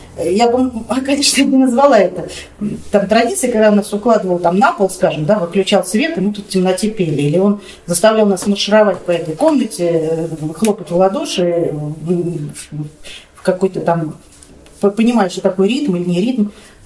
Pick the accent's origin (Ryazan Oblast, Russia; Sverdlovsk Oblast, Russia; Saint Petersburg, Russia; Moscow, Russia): Moscow, Russia; так как мы москвичи, да, москвичи, они люди такие, с плавильный котел такой, да, получается.